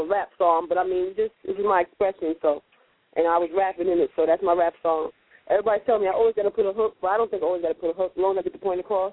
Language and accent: English; Mount Vernon, New York, United States; I'm from Mount Vernon.